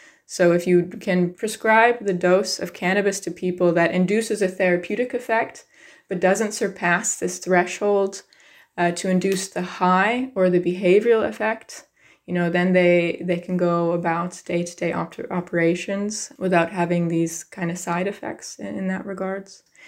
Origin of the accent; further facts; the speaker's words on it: United States; So I grew up in the United States and I originally went to school to study pharmacy.